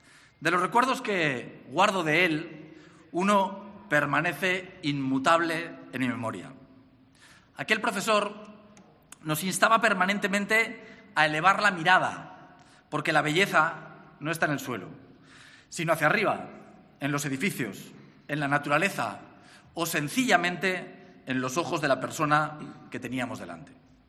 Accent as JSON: {"language": "Spanish", "region": "Aragon", "country": "Spain", "said": "los aragoneses, por serlo, somos doblemente españoles"}